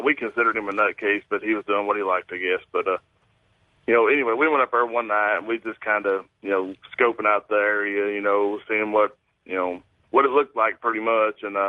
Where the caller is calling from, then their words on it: Knoxville, Tennessee, United States; from Knoxville, Tennessee.